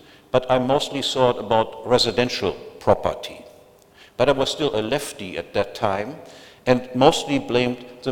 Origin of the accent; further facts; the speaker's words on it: West Germany, Germany; I grew up in the West, but my parents were refugees from the East, both of them.